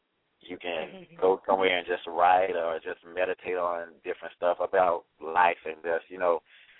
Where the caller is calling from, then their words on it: Huntingdon, Pennsylvania, United States; Right now I'm calling from Huntington, Pennsylvania.